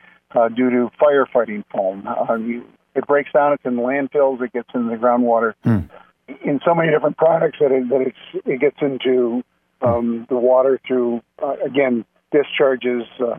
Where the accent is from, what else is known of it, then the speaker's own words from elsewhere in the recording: Wausau, Wisconsin, United States; I'm from the Wausau area.